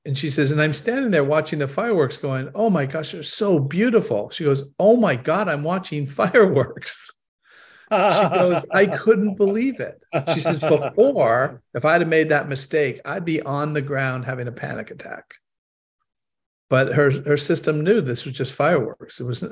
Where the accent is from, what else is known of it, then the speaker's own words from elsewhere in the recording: Canada; I'm originally from Canada.